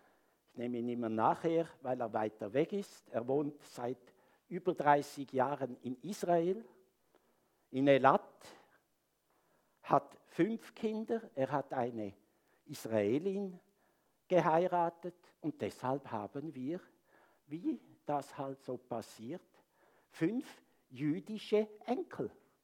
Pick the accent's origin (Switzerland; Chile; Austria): Switzerland; Chur, Graubünden; Keine Angst, ich kann Schweizerdeutsch, ich bin in Chur aufgewachsen.